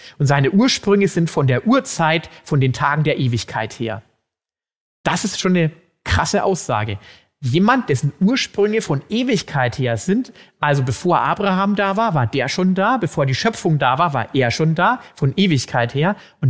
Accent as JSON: {"language": "German", "town": "Hof", "region": "Bavaria", "country": "Germany", "tie": "born there", "said": "Ich bin nun mal in Hof geboren"}